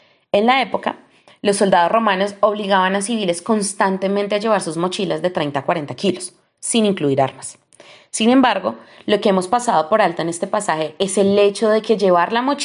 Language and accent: Spanish; Colombia; en estos momentos en mi país, Colombia, llevamos 2 meses desde que estamos en paro